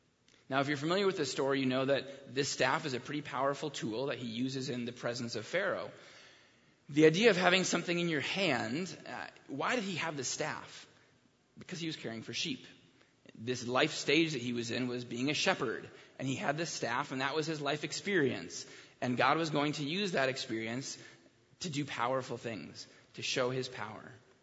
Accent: Long Island, New York, United States; third culture kid, a pastor's kid, just like Moses. Mother from Minnesota, father from Connecticut, growing up in Long Island, very different cultures.

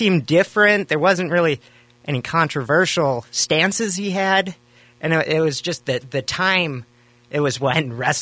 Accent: Lakeville, Minnesota, United States; And I was growing up in Lakeville, where I attended schools.

